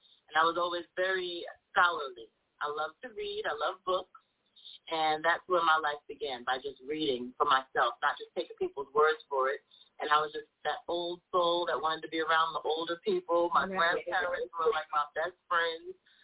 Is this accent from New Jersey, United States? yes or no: yes; New Jersey, United States; Well, I am definitely from my mother … born and raised in New Jersey.